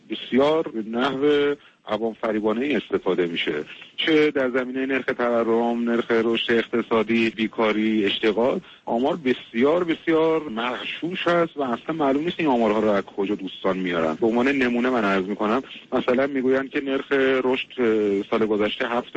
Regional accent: Iran; به عنوان یه ایرانی

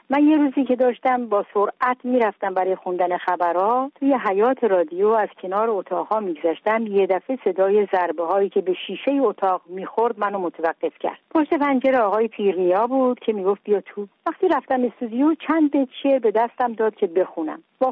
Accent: Khoy, West Azerbaijan, Iran; born there; من در 8 آذر ماه 1319 در خوی به دنیا آمدم.

